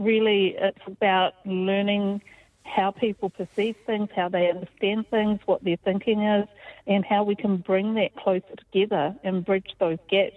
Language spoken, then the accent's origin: English; New Zealand; because it makes me feel like I'm not from here. It makes me feel like this person doesn't see me as a New Zealander.